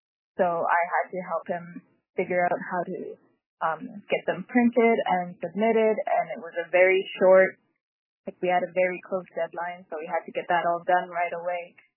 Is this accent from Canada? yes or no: yes; Baker Lake, Nunavut, Canada; I'm from Baker Lake, Nunavut